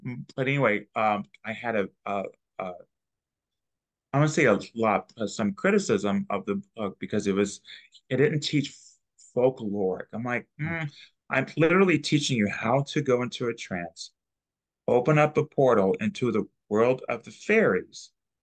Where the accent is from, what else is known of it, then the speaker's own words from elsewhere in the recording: Texas, United States; And I grew up in Texas.